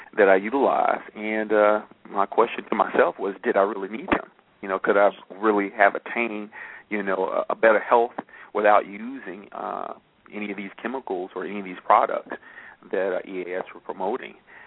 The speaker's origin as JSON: {"language": "English", "town": "Chicago", "region": "Illinois", "country": "United States", "tie": "born or raised there", "also_born_or_lived": "Montana", "said": "I was born in Montana, though. A lot of people don't know that. I was there as a little child for a little bit, moved around a little bit. Dad was in the Air Force. I ended up in Chicago, living on the west side of town."}